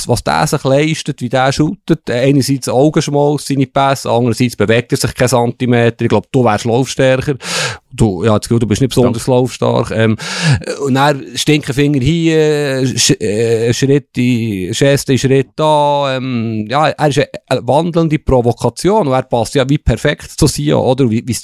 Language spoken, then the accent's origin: German; Bern, Switzerland; Als Berner ist es ja besonders erstaunlich.